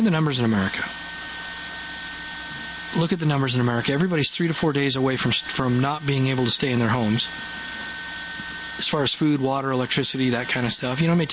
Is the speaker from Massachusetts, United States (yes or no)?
yes; Boston, Massachusetts, United States; now in Eaton, United States; Hometown of Eaton, Colorado. I call it my adopted hometown. I'm really from Boston, Massachusetts.